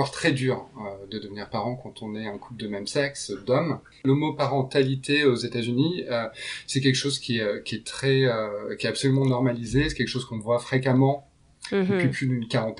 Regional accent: France; also born or lived in Paris / Montpellier / Grenoble; now in Santa Monica, United States; j'ai 38 ans, je viens de France. Alors, j'ai passé 10 ans à Paris, mais j'ai habité à Montpellier, à Grenoble

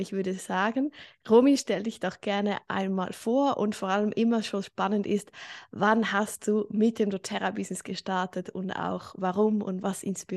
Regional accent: Switzerland; ich bin doTERRA Diamond Leaderin. Ich wohne in der Schweiz, ich bin Schweizerin

